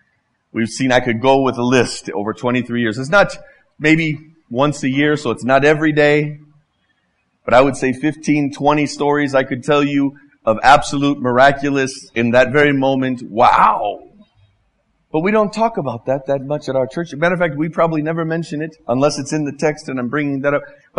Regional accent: Mexico; but I'm from Mexico, so I'm a connoisseur of that thing.

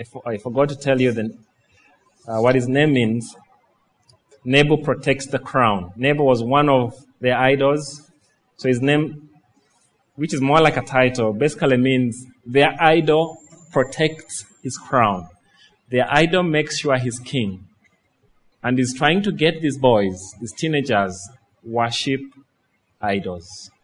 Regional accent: Tororo, Eastern Region, Uganda; I'm a Ugandan. I come from Tororo.

